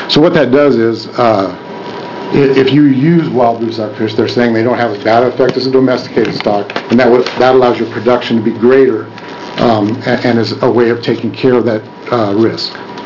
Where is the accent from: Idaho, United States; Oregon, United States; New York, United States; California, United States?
Oregon, United States; Tillamook; I'm from Tillamook. I have a home on the Wilson River